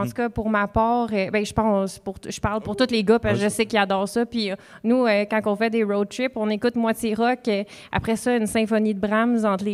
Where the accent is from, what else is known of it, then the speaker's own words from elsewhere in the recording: Trois-Rivières, Quebec, Canada; nous, on est de Trois-Rivières